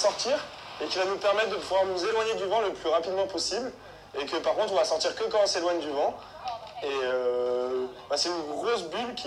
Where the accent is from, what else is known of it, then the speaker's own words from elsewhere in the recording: Corsica, France; Normalement, je suis d'origine de Corse.